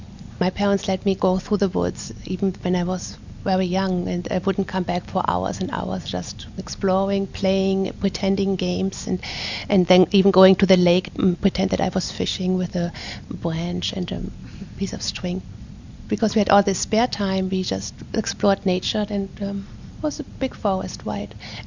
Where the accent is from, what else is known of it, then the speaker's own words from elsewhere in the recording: North Rhine-Westphalia, Germany; also born or lived in Neumünster; born in Neumünster, Germany, in the northern part of Germany, and I was born in 1965. I grew up in a smaller town which is close to Cologne, so in the middle part of Germany. In a small town with 2,000 people lived there.